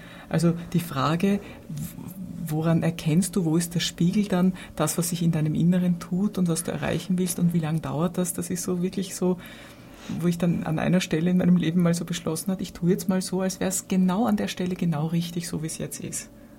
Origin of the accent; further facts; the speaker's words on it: Austria; Oder bei uns in Österreich sagt man überhaupt, wer ist schuld?